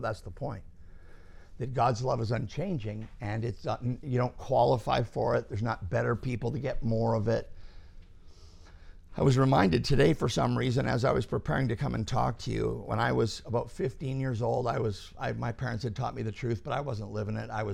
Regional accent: London, Ontario, Canada; I grew up in London, Ontario, so in Canada.

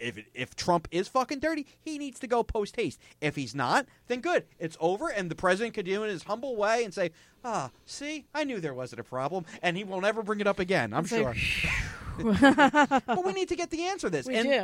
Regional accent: United States; It infuriates me as an American

